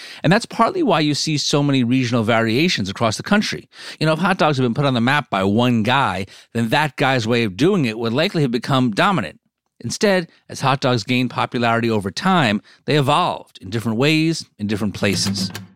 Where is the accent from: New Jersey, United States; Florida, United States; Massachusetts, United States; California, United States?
New Jersey, United States; I'm from New Jersey, so I have a lot of affinity for Rutt's Hut.